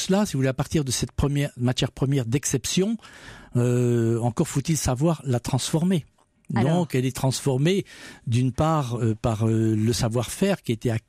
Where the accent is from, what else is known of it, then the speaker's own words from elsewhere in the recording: Normandy, France; On dit chez nous en Normandie, quand on est un peu optimiste, qu'on voit l'herbe pousser.